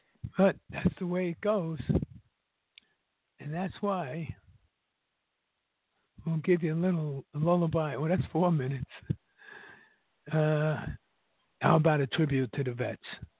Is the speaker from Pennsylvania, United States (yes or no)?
no; Manhattan, New York, United States; We're from Manhattan.